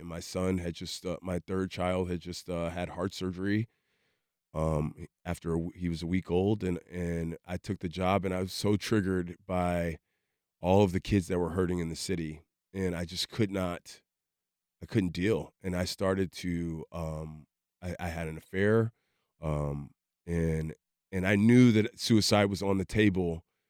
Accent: Chicago, Illinois, United States; So initially, as a child, I grew up in Southside Chicago.

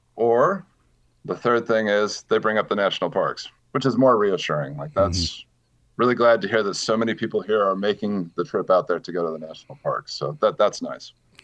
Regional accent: Utah, United States; I get kind of one of three reactions when I say I'm from Utah.

